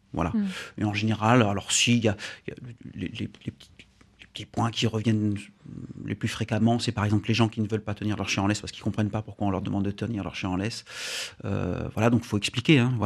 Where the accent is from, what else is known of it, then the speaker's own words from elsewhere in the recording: Occitanie, France; also born or lived in Fontainebleau; au départ, je suis né en Seine-et-Marne